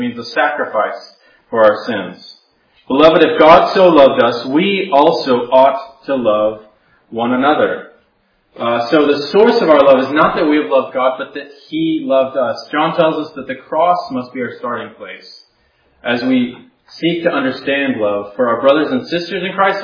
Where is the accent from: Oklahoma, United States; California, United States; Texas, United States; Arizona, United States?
Arizona, United States; I come all the way from America, the United States. I come from the desert, which is looks kind of like this in Arizona.